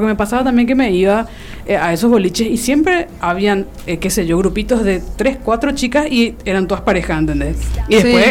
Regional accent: Luque, Central, Paraguay; Y recién a eso de los 15 años, más o menos, empecé a vagar por Asunción, porque yo soy de Luque.

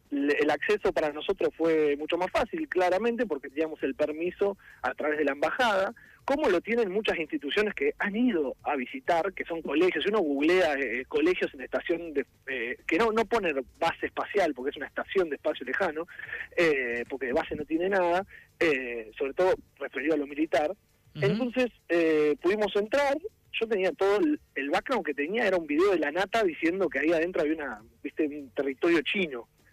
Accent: Saladillo, Buenos Aires Province, Argentina; now in Buenos Aires, Argentina; Patagónico no tengo mucho, yo soy de Saladillo, vivo en Buenos Aires.

